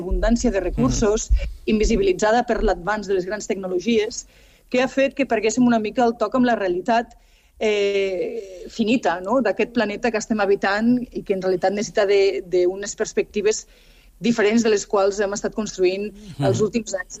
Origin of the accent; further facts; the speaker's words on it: Catalonia, Spain; also born or lived in New York; I jo quan jo estava molts anys vivint a Nova York, jo sempre deia, jo soc del Delta de l'Ebre.